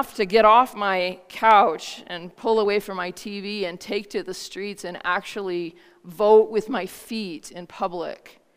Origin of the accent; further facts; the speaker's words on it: United States; For those of you who don't know, I'm an American citizen, which is why I don't think it's very funny.